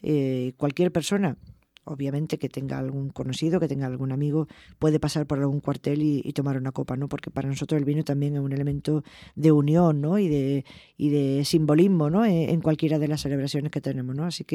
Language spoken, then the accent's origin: Spanish; Moriles, Andalusia, Spain; Yo que soy manantera, que soy de Moriles y que conozco la Semana Santa